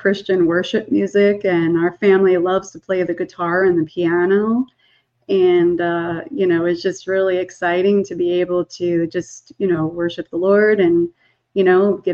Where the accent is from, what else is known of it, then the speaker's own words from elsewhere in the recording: Nesconset, New York, United States; We're from Long Island, part of Nesconset by the Smith Haven Mall. And we love it out here.